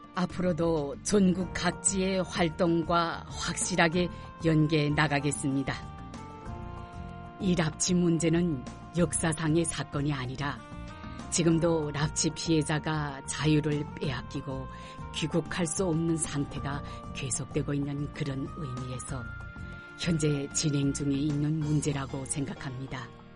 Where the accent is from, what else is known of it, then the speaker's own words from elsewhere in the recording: Shimonoseki, Yamaguchi, Japan; 사실 제 고향인 시모노세키시, 일본의 쪽에